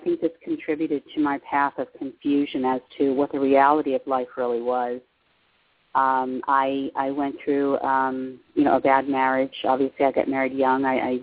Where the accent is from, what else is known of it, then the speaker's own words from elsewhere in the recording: Westford, Massachusetts, United States; I grew up on the East Coast. I grew up in a very small town called Westford, Mass. It's on the outskirts of Boston. I lived in that town up until I got married when I was 19.